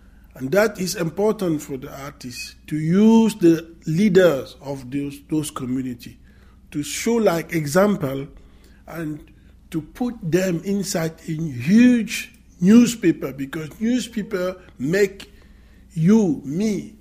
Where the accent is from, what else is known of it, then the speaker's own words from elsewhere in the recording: Cameroon; now in Paris, France; I come from Cameroon. … I have my studio in Paris.